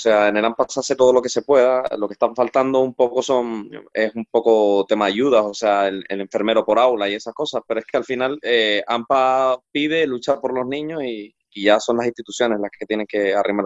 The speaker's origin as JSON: {"language": "Spanish", "region": "Canary Islands", "country": "Spain", "said": "yo crecí con el punto cubano. Yo desde pequeño me sentaba, soy canario, y me sentaba en la rodilla de mi abuela"}